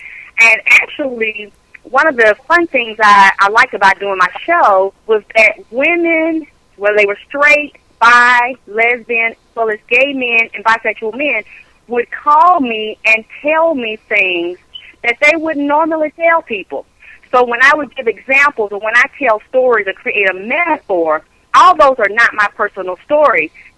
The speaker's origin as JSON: {"language": "English", "region": "Georgia", "country": "United States", "said": "I'm from Georgia."}